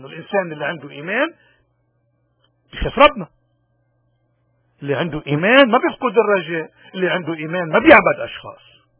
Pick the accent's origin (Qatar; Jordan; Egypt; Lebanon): Lebanon; من هون نحن كلبنانيين من كل الفئات بدنا نحترم ذاتنا، نحترم تاريخنا،